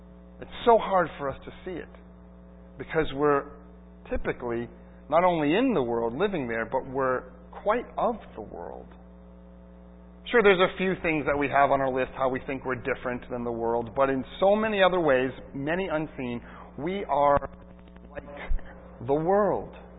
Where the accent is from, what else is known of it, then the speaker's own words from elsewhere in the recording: Holliston, Massachusetts, United States; I mean, I grew up in Holliston, as you know. Moved here when I was 5 years old.